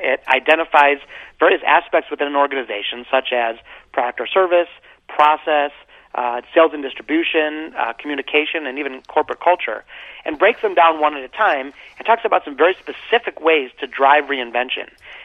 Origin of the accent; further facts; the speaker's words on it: Detroit, Michigan, United States; It's funny, growing up in Detroit, I would always hear people at GM at all levels